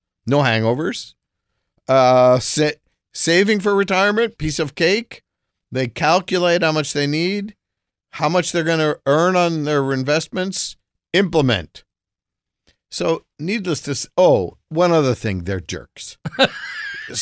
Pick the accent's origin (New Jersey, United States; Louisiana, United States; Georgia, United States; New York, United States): New Jersey, United States; I grew up in Jersey